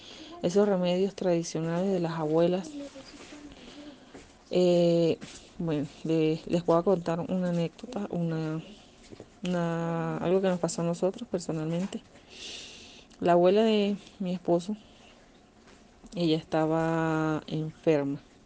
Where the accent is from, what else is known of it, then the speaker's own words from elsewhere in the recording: Barinas, Venezuela; moved away as an adult; now in Quito, Ecuador; Vengo de Venezuela, específicamente del estado Barinas. Llegué acá a la ciudad de Quito hace ya 3 años.